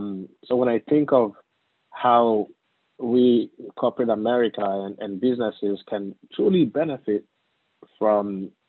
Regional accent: Nigeria; I was born and raised in Nigeria

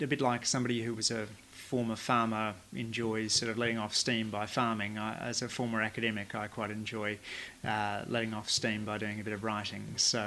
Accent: Banda Aceh, Aceh, Indonesia; also born or lived in Malaysia; My own background was growing up in Malaysia and Indonesia. In Indonesia, Bandar Aceh, I went to a school where I was the only white kid in the class.

